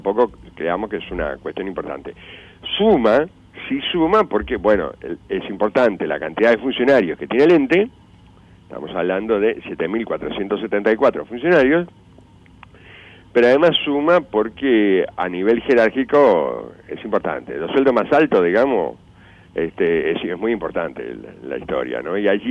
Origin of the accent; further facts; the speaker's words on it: Montevideo, Uruguay; yo que nací en Montevideo, en una época, casi toda mi infancia la pasé muy cerca del puerto, ¿no?